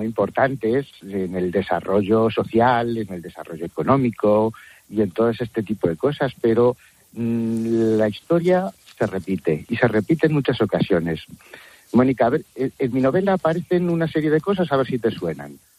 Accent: Almorox, Castilla-La Mancha, Spain; un joven desheredado de Almorós, que es mi pueblo, un pueblo del noroeste toledano

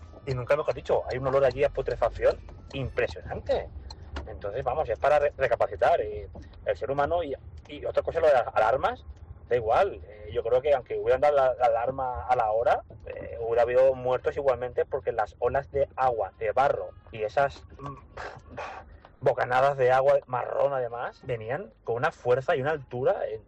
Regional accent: Valencia, Valencian Community, Spain; de Valencia.

